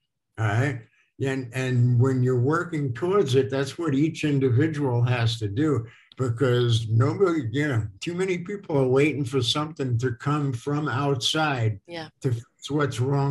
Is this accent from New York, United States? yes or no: yes; Brooklyn, New York, United States; I grew up in Brooklyn in the 50s and 60s.